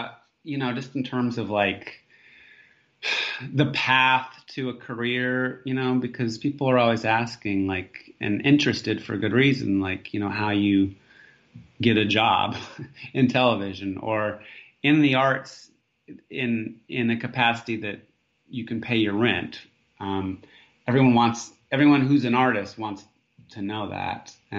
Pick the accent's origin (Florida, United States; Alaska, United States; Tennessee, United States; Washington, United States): Alaska, United States; I mean, I grew up in Alaska, and then I was a puppeteer through my 20s and kind of conned my way into Juilliard.